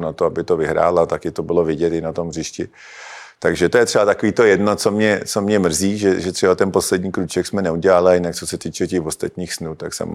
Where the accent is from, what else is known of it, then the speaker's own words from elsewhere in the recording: Plzeň, Plzeň Region, Czechia; born there; Je to moje rodiště.